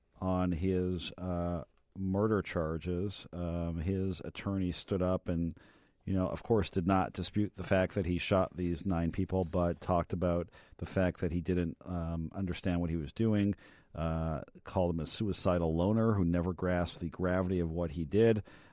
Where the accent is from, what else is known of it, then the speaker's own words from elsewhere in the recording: Chicago, Illinois, United States; when I talk to people that I'm from Chicago, that you know, they always mention politics and corruption, so it continues to be a black eye in our city and our state.